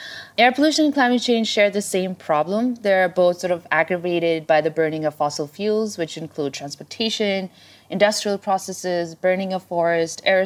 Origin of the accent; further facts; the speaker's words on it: Delhi, India; also born or lived in Punjab / Kathmandu, Nepal / New York, United States; I was born in India, actually in a state called Punjab. And I grew up a little bit in Kathmandu, but spent a lot of time in Delhi, yeah. But I grew up all over the place. I'm part Canadian, I'm part Nepali.